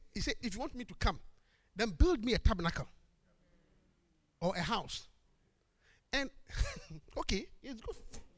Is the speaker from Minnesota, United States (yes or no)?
no; New York, United States; I'm a New Yorker. Yes. I said, I'm a New Yorker. Yes. I'm a true and true New Yorker.